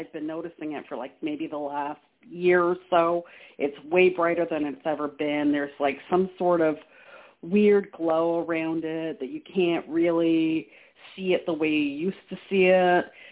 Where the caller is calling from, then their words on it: Canada; from Canada.